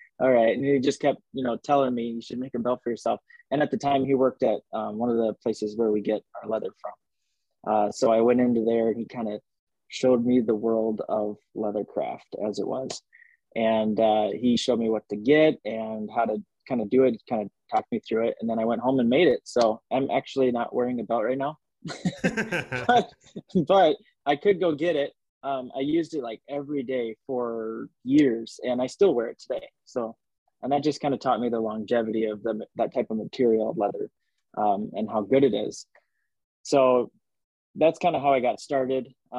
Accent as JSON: {"language": "English", "town": "Rochester", "region": "Minnesota", "country": "United States", "said": "I'm from Rochester, Minnesota, and the great state of all the lakes."}